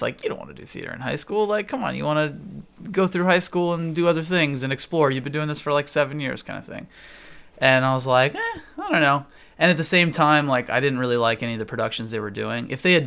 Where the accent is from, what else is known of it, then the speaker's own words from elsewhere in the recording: Houston, Texas, United States; also born or lived in California; I'm from Houston. Originally.